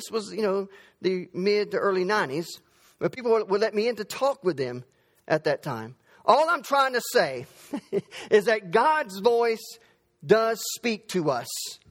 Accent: Dothan, Alabama, United States; I grew up in Dothan, Alabama. And so I had a little pickup truck, and I was driving around the Ross Clark Circle in Dothan.

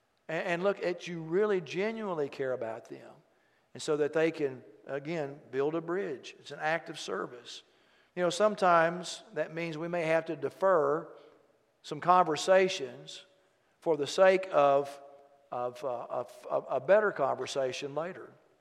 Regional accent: Euless, Texas, United States; I said, well, I grew up in Euless.

